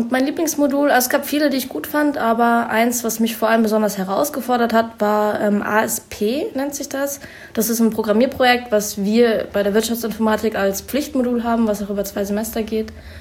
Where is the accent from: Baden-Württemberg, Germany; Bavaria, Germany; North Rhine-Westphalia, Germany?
Bavaria, Germany; Würzburg; Genau, ich komme ursprünglich aus Würzburg und habe dann meinen Bachelor in Bamberg gemacht. Also ich bin erst in Bayern geblieben.